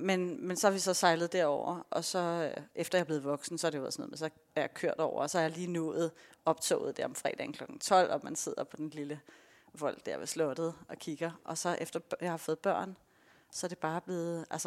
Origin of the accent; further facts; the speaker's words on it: Copenhagen, Capital Region of Denmark, Denmark; fordi jeg er født i København og opvokset heroppe.